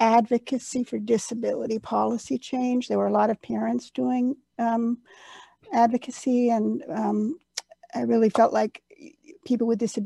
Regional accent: New Hampshire, United States; also born or lived in Vermont; I was born in Vermont and lived in, grew up in New Hampshire, and then moved back to Vermont.

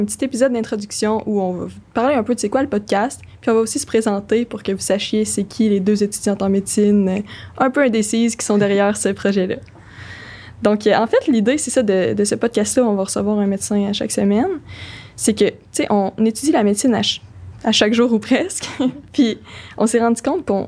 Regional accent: Quebec, Canada; now in Montreal, Canada; Je viens de l'Abitibi-Témiscamingue.

